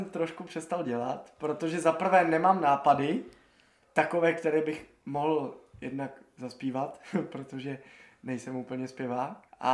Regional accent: Prague, Czechia; končila na tom, že jsem z Prahy.

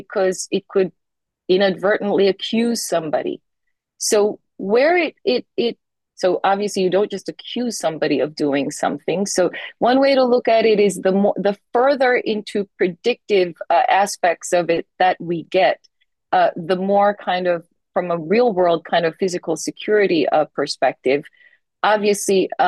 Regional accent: Tuncurry, New South Wales, Australia; moved away as an adult; also born or lived in London; now in United States; So, you know, I'm actually Australian, if you can believe it. I come from a small town in Foster Tuncurry. So, hey to all those on the mid-north coast. And I left Australia over 30 years ago. Obviously, I lived in London first and then moved to the US

